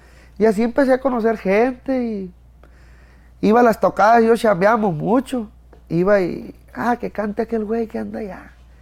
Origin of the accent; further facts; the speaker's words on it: Culiacán, Sinaloa, Mexico; Soy de Culiacán, oiga. De ahí.